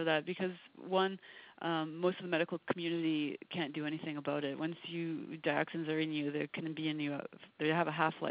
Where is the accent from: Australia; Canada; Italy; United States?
Canada; Vancouver, British Columbia; I was raised in Vancouver